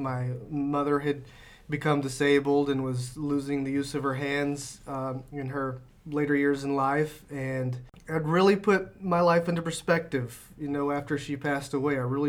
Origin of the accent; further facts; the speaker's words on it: Satsuma, United States; The name of my hometown is Satsuma, which is a citrus fruit that many people probably have never heard of, but they grow them down there.